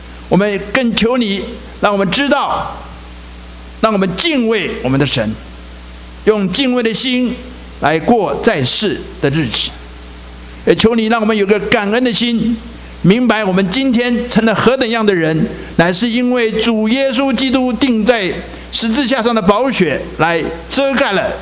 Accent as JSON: {"language": "Chinese", "country": "China", "said": "我们中国人其实也是蛮会吃饭的哈"}